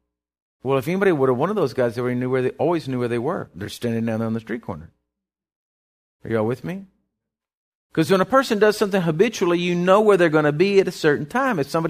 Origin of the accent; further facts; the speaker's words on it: Sabinal, Texas, United States; When we were raised in Sabinal